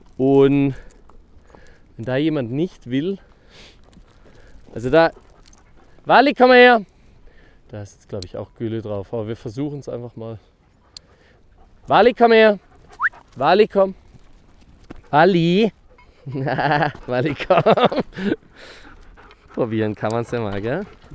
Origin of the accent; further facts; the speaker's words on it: Baden-Württemberg, Germany; ich bin im Schwarzwald aufgewachsen